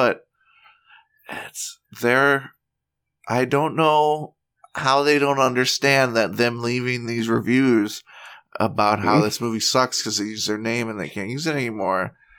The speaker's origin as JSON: {"language": "English", "region": "Wisconsin", "country": "United States", "tie": "born or raised there", "said": "I grew up in the Brett Favre era in Packer land."}